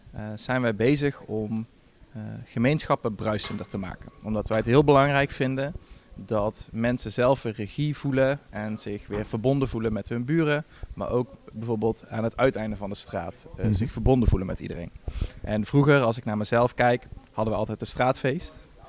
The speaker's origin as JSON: {"language": "Dutch", "town": "Oss", "region": "North Brabant", "country": "Netherlands", "said": "Ik kom uit Os"}